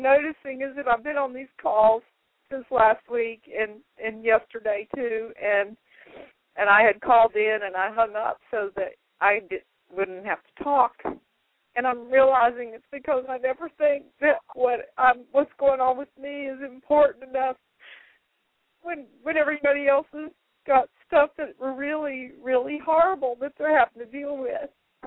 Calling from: Greensboro, North Carolina, United States; Hi, this is … Greensboro

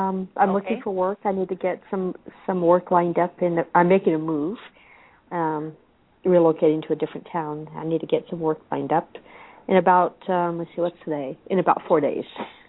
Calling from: Arizona, United States

